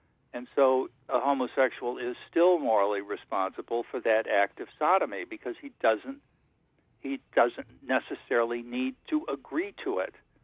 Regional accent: Ireland; Now that hurt. I'm Irish, and you got me on that one.

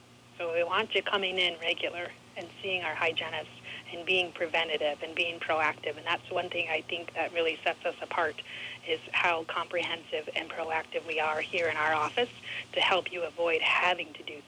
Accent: Sioux Falls, South Dakota, United States; I grew up here in Sioux Falls

